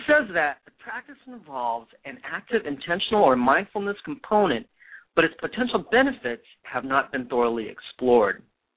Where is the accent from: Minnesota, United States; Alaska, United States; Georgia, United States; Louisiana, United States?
Alaska, United States; Anchorage; I am from Anchorage, Alaska, and it is such a mellow town. It is not New York.